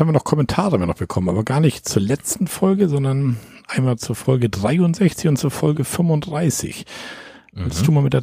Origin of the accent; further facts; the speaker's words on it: Pfaffenhofen, Bavaria, Germany; Wir kommen aus der Ecke Pfaffenhofen, Ingolstadt.